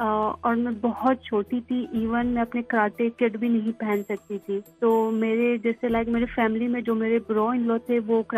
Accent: Quetta, Balochistan, Pakistan; now in Karachi, Pakistan; پھر جیسے جو کوئٹہ کے سرکمسٹانسز ہے جو بھی ہے، پھر ہم نے وہاں سے موو کیا کراچی

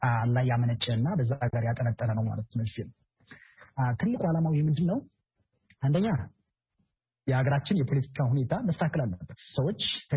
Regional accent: Amhara, Ethiopia; እኔ ተወልጄ ያደኩት በሰሜን ማውንቴን በሰሜን ተራራዎች ብሔራዊ ፓርክ ውስጥ ነው፣ ራስ ዳሸን አካባቢ ማለት ነው፣ ወደ ጎንደር ጋር። በልጅነቴ በጎች እየጠበኩ ከበጎች ጋር እየተጫወቱ በጫካ ላይ ዋሻ ውስጥ እያደርኩ ነው ያደኩት።

